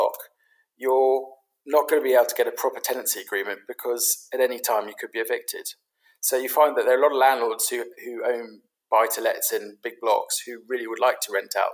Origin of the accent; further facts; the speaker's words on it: London, United Kingdom; Well, I grew up in London. I grew up in London as a Londoner.